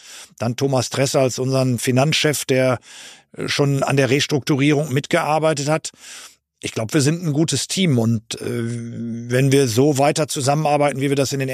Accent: North Rhine-Westphalia, Germany; Ich bin Westfale

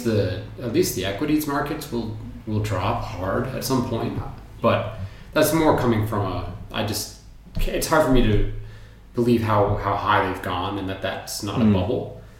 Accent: United States; none of this is coming from a point of pride as an American

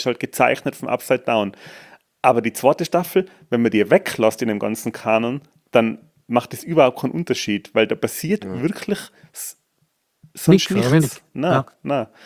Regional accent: Tyrol, Austria; ich bin ja aus dem Außerfern

